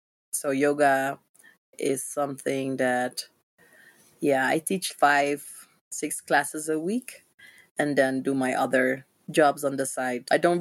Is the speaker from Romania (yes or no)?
no; Netherlands; also born or lived in Ethiopia; I was adopted from Ethiopia to the Netherlands. And I was raised in the Netherlands.